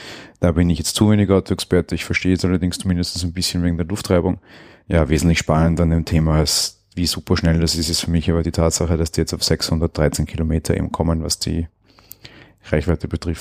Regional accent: Austria; also zumindest bei uns in Österreich ist es auch so

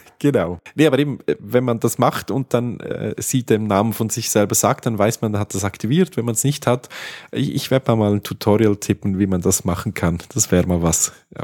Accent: Switzerland; Weil bei uns in der Schweiz ist so, dass das SRF, das Schweizer Fernseh, dessen Mediathek funktioniert nicht

